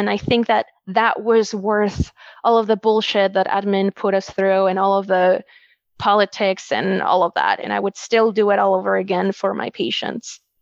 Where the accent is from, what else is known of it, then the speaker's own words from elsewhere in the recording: Wisconsin, United States; born there; I was born here. I was born in Wisconsin